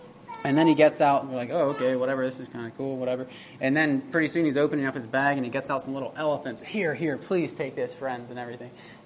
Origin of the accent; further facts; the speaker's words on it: United States; Where are you from? Oh, we're from the United States.